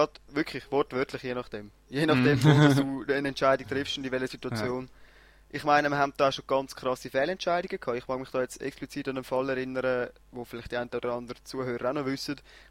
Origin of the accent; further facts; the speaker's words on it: Switzerland; Als Schweizer bist du natürlich stark geprägt.